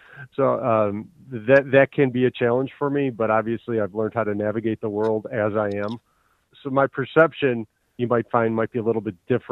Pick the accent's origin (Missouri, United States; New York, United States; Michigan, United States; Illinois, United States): Illinois, United States; now in Colorado, United States; Well, I'm originally from Illinois, and Illinois was a sinking ship 20 years ago. I decided I could not raise my kids there.